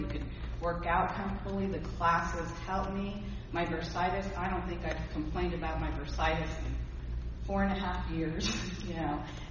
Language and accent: English; Porterville, California, United States; now in Lindsay, United States; I live here in Lindsay, born and raised in Porterville.